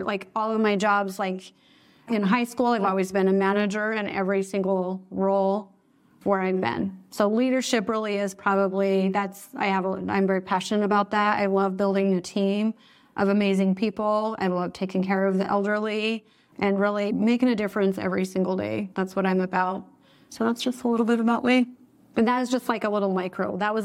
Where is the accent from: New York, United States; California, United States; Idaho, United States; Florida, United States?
Idaho, United States; Riverside; also born or lived in Blackfoot, Idaho; I was born in Blackfoot, Idaho, and I grew up out in Snake River. So I'm not really from Blackfoot. I'm not a Bronco. So let's put that out there. I'm a Panther. I'm from Snake River.